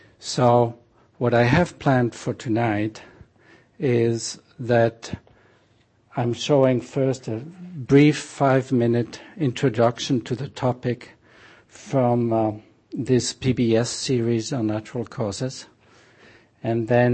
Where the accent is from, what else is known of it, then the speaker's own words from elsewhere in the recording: Switzerland; I'm originally from Switzerland.